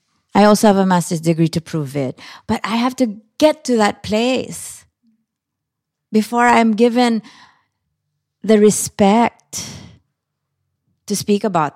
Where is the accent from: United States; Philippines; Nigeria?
Philippines; I also wanted to say something about being a Filipino woman. You know